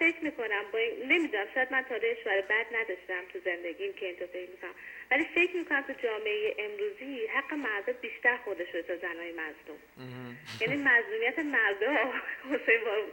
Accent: Iran; now in Norway; به عنوان یه ایرانی که دم تو نروژ زندگی میکنم خودم و همسرم

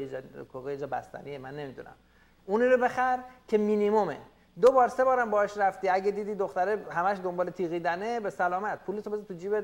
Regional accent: Iran; ما مردای ایرانی هستیم

